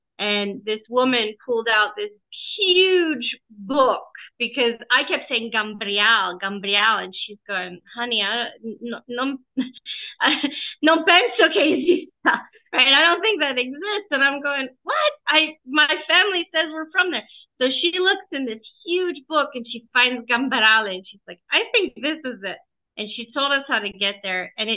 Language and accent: English; Pittsburgh, Pennsylvania, United States; Yeah. So my family kind of hovered in Panther Hollow, which is a part